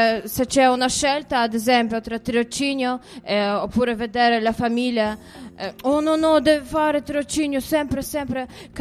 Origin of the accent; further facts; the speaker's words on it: Azerbaijan; first language Russian; Italian is a second language; io vengo dall'Azerbaijan, è un paese di ex Unione Sovietica, quindi sono di madrelingua russo, ma okay. Parlo anche azero, che è molto simile con turco.